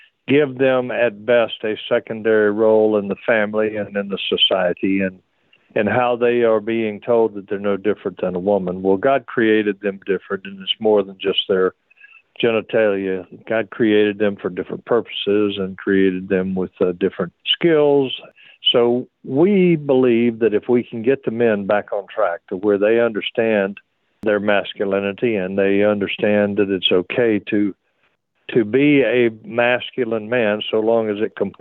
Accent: North Carolina, United States; I'm glad to be on, and I'm certainly glad to be on in my home state.

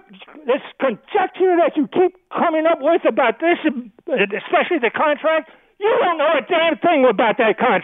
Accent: Baltimore, Maryland, United States; born there; I want you to know I'm 86 years old. I was born in Baltimore, Maryland.

